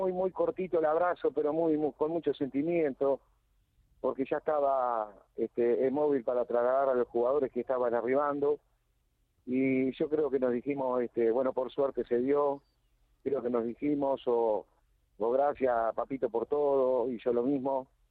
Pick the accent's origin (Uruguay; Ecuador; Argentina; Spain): Uruguay; Nosotros somos charrúa, sangre charrúa tenemos, que eran los indígenas que vivían aquí en nuestro país